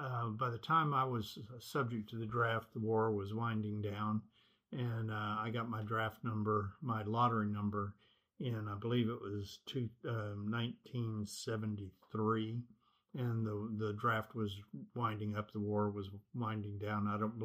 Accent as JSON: {"language": "English", "town": "Houston", "region": "Texas", "country": "United States", "tie": "born or raised there", "also_born_or_lived": "Oklahoma City / Ponca City / Lubbock", "said": "I was born in Houston and spent most of my early childhood in Oklahoma, Oklahoma City and Ponca City, then moved back to Houston for high school"}